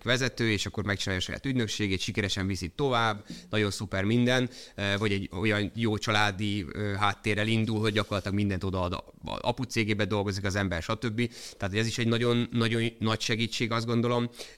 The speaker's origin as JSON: {"language": "Hungarian", "town": "Kalocsa", "region": "Bács-Kiskun", "country": "Hungary", "moved": "as an adult", "lives_now": "Budapest, Hungary", "said": "én Kalocsáró vidékről származom, emlékszem, eljöttem Budapestre"}